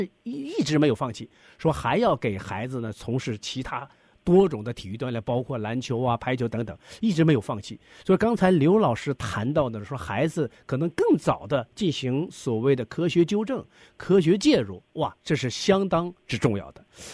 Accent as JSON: {"language": "Chinese", "region": "Northeast China", "country": "China", "said": "因为我是东北人啊"}